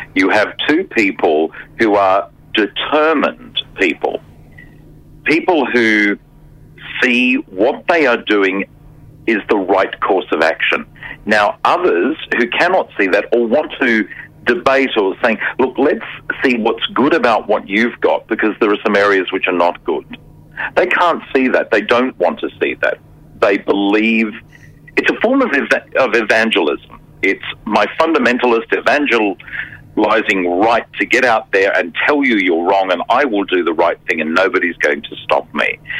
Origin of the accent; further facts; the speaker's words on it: Queensland, Australia; I'm a Queenslander born and bred. I lived in Brisbane during the 80s under the Joe Bjelke-Petersen regime